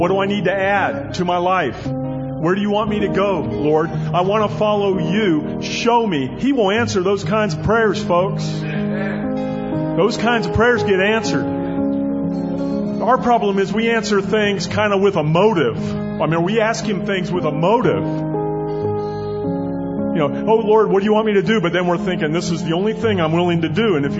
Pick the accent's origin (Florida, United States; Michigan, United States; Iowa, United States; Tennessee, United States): Florida, United States; And I grew up in Florida, and that's y'all's the only thing I got from there, you know. I don't have an accent. I just have y'all.